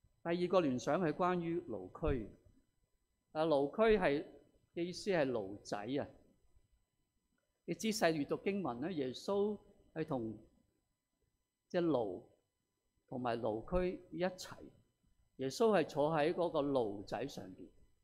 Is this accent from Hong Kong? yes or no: yes; Hong Kong; 我哋香港人好明白一啲情況㗎。